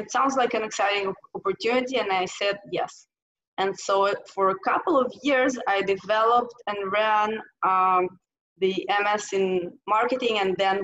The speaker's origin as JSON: {"language": "English", "town": "Beersheba", "region": "Southern District", "country": "Israel", "said": "And so we spent the summer in Israel. I'm from Beersheba. So that's where we spent the summer with the sirens."}